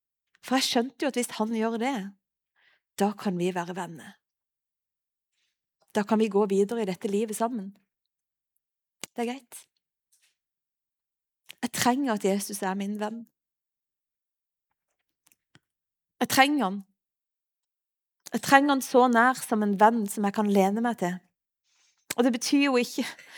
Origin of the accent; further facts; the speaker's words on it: Lista, Agder, Norway; Jeg kom fra Lista, det ca. 1 time og 40 å kjøre.